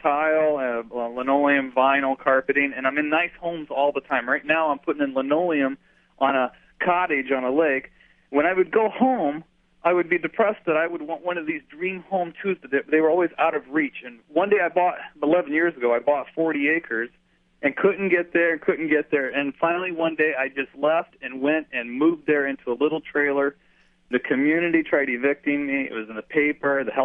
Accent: South Bend, Indiana, United States; We're from South Bend, Indiana, and now I know my neighbors within 2 miles away.

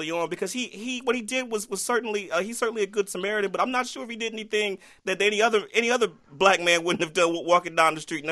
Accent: Cleveland, Ohio, United States; Because I'm from Cleveland. I know my city.

